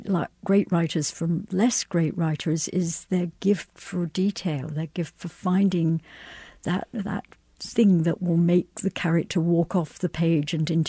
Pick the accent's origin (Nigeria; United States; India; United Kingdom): United Kingdom; Scotland; Well, growing up in Scotland at the time I did, in the place I did, virtually everyone had brown hair and blue eyes.